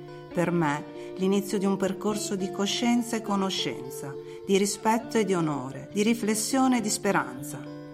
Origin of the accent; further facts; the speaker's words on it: Veneto, Italy; Mai avrei creduto, io veneta, di fare questo viaggio con lei e per lei